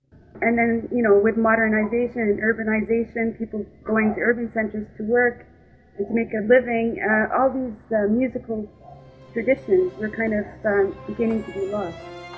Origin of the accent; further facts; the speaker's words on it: Winnipeg, Manitoba, Canada; Well, I was born in Canada. I was born in Winnipeg. My parents immigrated here in 1965.